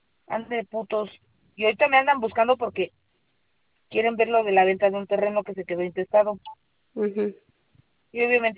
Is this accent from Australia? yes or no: no; Veracruz, Mexico; Yo te puedo enseñar a hacer el pozole del Veracruz, como allá en mi tierra.